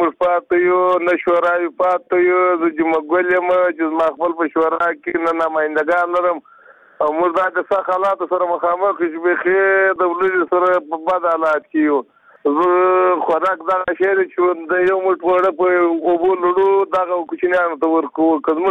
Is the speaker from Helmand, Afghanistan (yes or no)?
no; Badghis, Afghanistan; now in Herat, Afghanistan; د بادغیس ولایت یم، وسیلاله په هرات کښې یم. دا دوه کاله کېږي د کورخ په ولسوالۍ کښې یم.